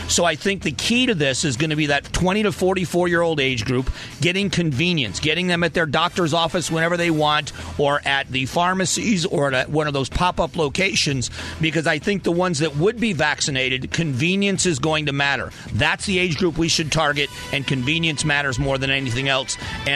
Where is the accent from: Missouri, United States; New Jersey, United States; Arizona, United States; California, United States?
Arizona, United States; Before I'm a Republican, I'm an Arizonan, and I'm an American.